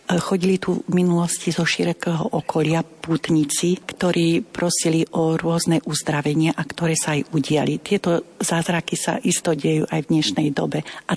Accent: Nová Dubnica, Trenčín Region, Slovakia; Ja pôvodne pochádzam z Novej Dubnice, vydala som sa do Dubnice nad Váhom

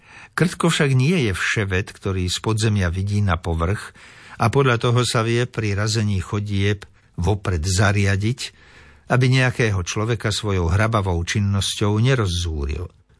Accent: Žilina Region, Slovakia; Jedinou svetlou výnimkou medzi kedysi početnou rodinou koscov u nás na Liptove som bol varí len ja.

